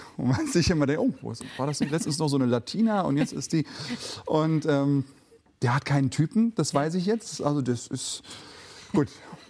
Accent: North Rhine-Westphalia, Germany; Vorher immer so sehr Ruhrpott-mäßig meine Rollen auch angelegt. Ne? Das ist, wo ich herkomme, fängt man die Sätze mit Sammer oder mit Hörmer halt an.

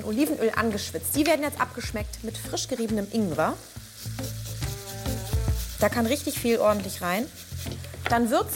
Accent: Mecklenburg-Vorpommern, Germany; Wir starten direkt in meiner Heimat, in Mecklenburg-Vorpommern.

